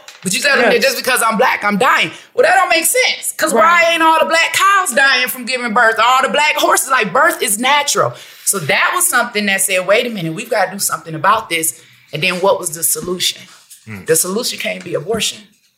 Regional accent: Buffalo, New York, United States; also born or lived in Maryland; So I was born in Maryland. I lived in Maryland for 6 weeks. Then they moved to Buffalo. I lived in Buffalo for the first 14 years of my life

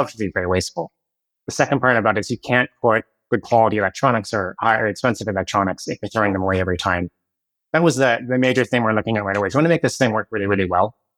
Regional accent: Canada; now in United States; So I'm Canadian myself.

